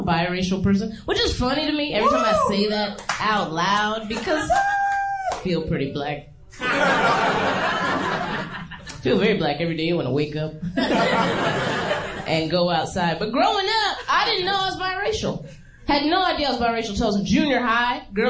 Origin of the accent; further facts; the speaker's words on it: Philadelphia, Pennsylvania, United States; She told me that her parents moved to Philadelphia, my hometown, from Italy.